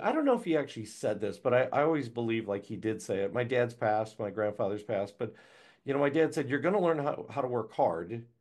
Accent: Chicago, Illinois, United States; So he moved to Chicago, and I grew up in Chicago. So I grew up a Chicago kid. We moved to the suburbs when I was seven.

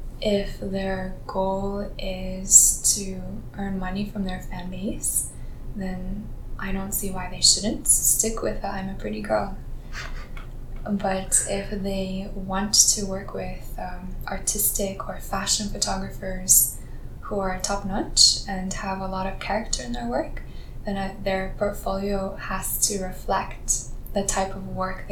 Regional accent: Washington, District of Columbia, United States; where I grew up in Southeast DC, like, you can't really walk around there because...

